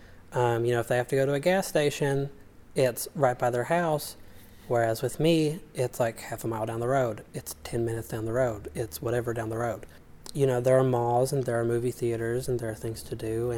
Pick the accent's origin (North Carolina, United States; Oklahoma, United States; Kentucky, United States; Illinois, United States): Kentucky, United States; Florence; born there; I was born in Florence, Kentucky, in Boone County up north. Lived there until I was like 8 years old, and but my family's all from here, my mom and my dad, both their sides.